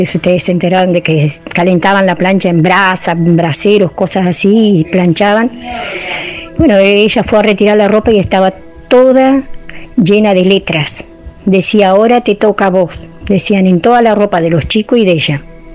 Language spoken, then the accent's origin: Spanish; Trelew, Chubut, Argentina; now in Río Negro, Argentina; Nosotros somos de Trelew, Chubut. Yo, en ese tiempo vivíamos ahí, ahora yo vivo acá en Río Negro, pero en ese tiempo mi familia se fue a Trelew, Chubut a vivir. Un día en Trelew, Chubut era un pueblo chico, todavía no era tan grande como ahora.